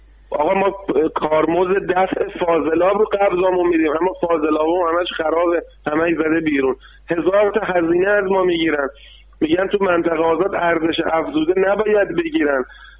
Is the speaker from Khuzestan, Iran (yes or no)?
yes; Abadan, Khuzestan, Iran; also born or lived in Isfahan; من زمان جنگ که شده خانواده رفتن اصفهان زندگی کردم، بعد 30 و چند سال برگشتم، به امیدی برگشتم به وادگاهم که خیلی چیزای بهتر ببینم. الان تو این 4-5 سالی که برگشتم از اصفهان اومدم آبادان